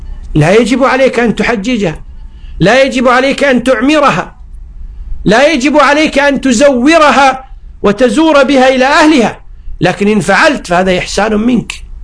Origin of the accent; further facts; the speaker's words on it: Kuwait; ذكر لي أحد المشايخ في الإفتاء عندنا بالكويت